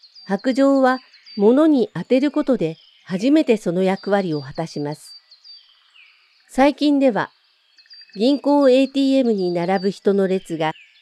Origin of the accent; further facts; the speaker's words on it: Kansai, Japan; now in Mitaka, Japan; 関西出身です。転勤族で8回の引っ越しを経て、現在は三鷹で主人とペットの保護犬、オス9歳、と一緒に暮らしています。